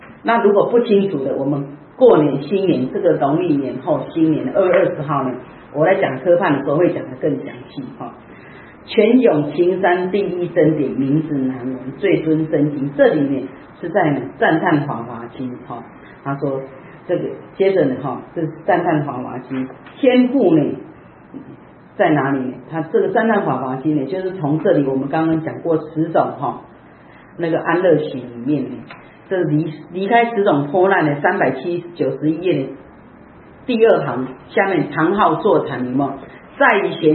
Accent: Taiwan; 我们台湾人在台湾都称他飞机师，代表他没有吃人间烟火，他只有吃水果。

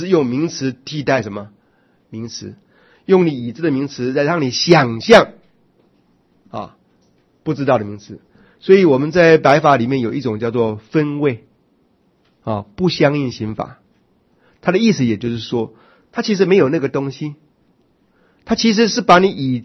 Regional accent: China; 那我们中国人更是认为你越把他取得很贱的名字那比较好养

